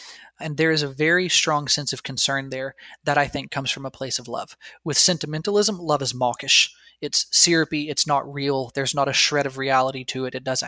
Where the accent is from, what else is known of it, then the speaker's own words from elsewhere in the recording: Appalachia, United States; I come from Appalachia. We are hillbillies through and through.